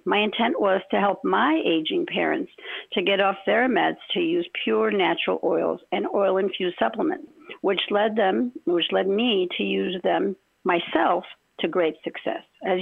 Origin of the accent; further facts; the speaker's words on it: Chicago, Illinois, United States; also born or lived in Ecuador; now in Venice, United States; I was born in Ecuador in South America, and at 2 years old, we moved and settled in Chicago, which is where I grew up and became a bilingual elementary teacher.